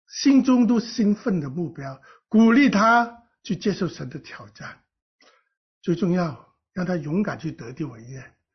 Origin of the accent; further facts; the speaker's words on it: Guangdong, China; accent: Cantonese; 我在说人比人我们广东话是比死人